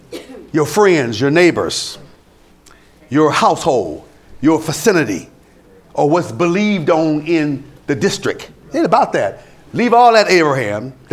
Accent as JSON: {"language": "English", "country": "Philippines", "said": "Forget about the fact that I'm Filipino."}